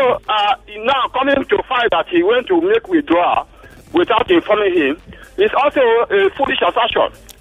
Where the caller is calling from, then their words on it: Akowonjo, Lagos, Nigeria; I'm calling from Akowonjo, Lagos.